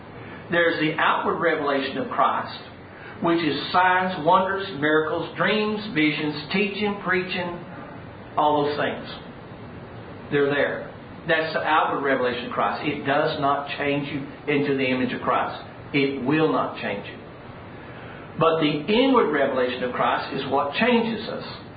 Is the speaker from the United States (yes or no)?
yes; Dallas, Texas, United States; The church I grew up in Dallas, Assembly of God Church, they got into a baseball league.